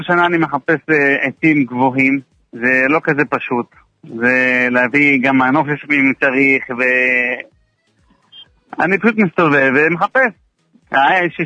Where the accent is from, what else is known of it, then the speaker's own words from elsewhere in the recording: Yemen; אני מתימן